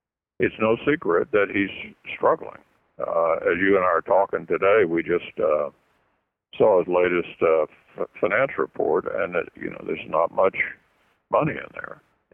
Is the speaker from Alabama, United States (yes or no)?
no; Louisville, Kentucky, United States; it happened to be in my hometown of Louisville